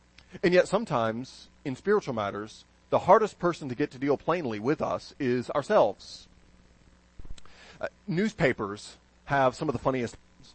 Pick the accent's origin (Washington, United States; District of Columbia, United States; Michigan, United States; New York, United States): Michigan, United States; Jackson; I grew up in Jackson, Michigan, and our paper was the Jackson Citizen Patriot.